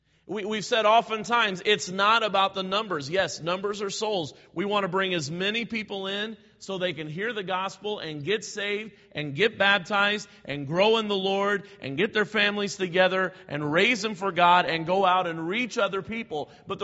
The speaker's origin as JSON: {"language": "English", "country": "United States", "said": "I love American history, and as an American, I just don't want my country going that way."}